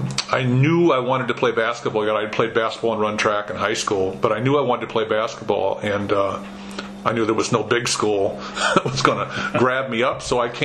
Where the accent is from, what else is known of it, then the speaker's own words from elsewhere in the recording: Kankakee, Illinois, United States; I grew up in Kankakee, Illinois, which is about 60 miles south of Chicago.